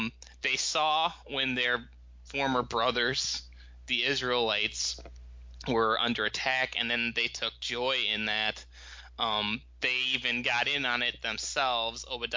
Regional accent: Eau Claire, Wisconsin, United States; I grew up in Eau Claire, Wisconsin, as a Detroit Lions football fan

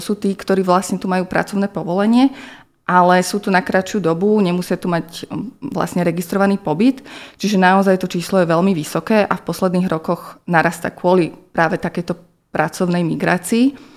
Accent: central Slovakia, Slovakia; now in Trnava, Slovakia; Pôvodne pochádzam zo stredného Slovenska, žijem tu posledných asi 15 rokov, ale aj sama som žila nejaký čas v zahraničí, čiže mám aj tú skúsenosť cudzinky v inej krajine.

